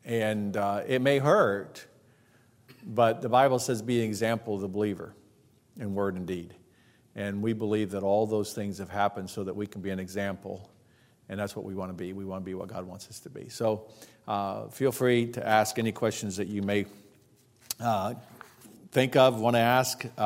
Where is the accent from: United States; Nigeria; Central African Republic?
Central African Republic; first language Sango; English is a second language; But I speak Sango. Sango is my national language, my first language, along with English.